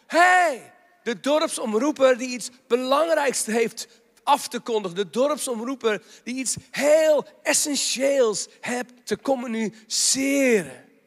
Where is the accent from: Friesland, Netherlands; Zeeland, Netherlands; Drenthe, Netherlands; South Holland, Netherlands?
South Holland, Netherlands; Katwijk; Dit is een foto uit Oud-Katwijk, waar ik vandaan kom.